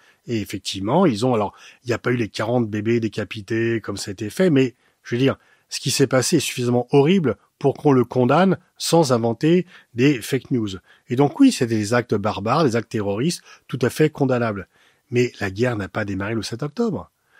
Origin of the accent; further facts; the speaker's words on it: France; les soutiens d'Israël en France, notamment, puisque je suis français